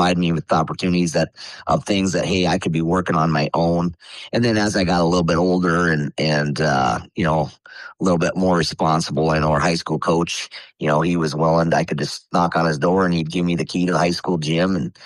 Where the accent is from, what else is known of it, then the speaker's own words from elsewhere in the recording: Petersburg, United States; who was kind of our youth coach back where I grew up in Petersburg.